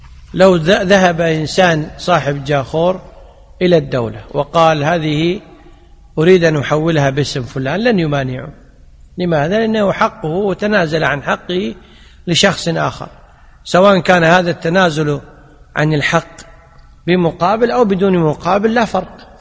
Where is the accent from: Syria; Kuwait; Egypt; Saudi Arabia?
Kuwait; ذلك العامة عندنا بالكويت شي يقولون